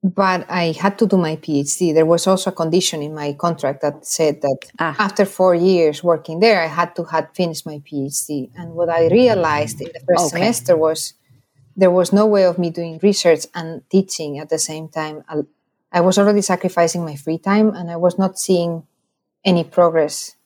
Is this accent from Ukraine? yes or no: no; Zaragoza, Aragon, Spain; In my hometown, in Zaragoza.